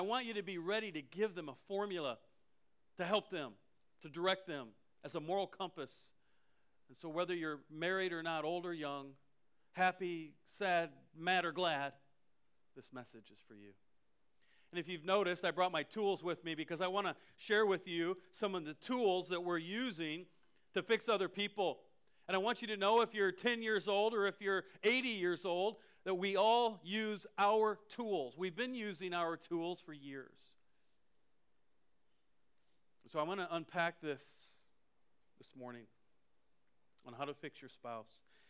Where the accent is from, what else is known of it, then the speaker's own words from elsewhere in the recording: Iowa, United States; So I'm from Iowa.